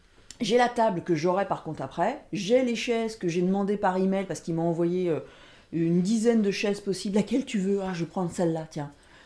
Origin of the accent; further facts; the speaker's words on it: France; Ah, évidemment, je suis française